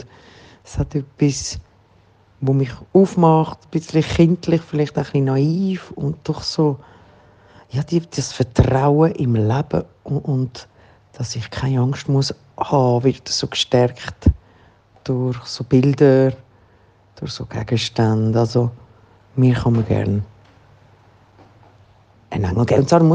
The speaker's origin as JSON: {"language": "German", "town": "Locarno", "region": "Ticino", "country": "Switzerland", "tie": "born or raised there", "lives_now": "Zurich, Switzerland", "said": "Ich bin in Locarno aufgewachsen am See. Und ich bin hier in Zürich auch an einem See."}